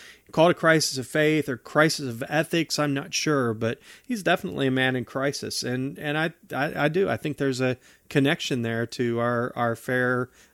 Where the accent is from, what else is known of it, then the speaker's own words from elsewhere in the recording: West Virginia, United States; So I'm originally from West Virginia, and we would occasionally get, pretty heavy blizzards.